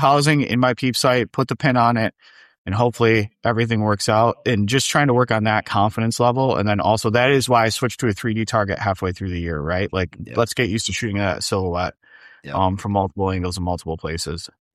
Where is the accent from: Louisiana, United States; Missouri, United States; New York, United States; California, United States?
New York, United States; Syracuse; And, you know, growing up in Syracuse and hunting in that area, people hear about Buffalo because it's a bigger city.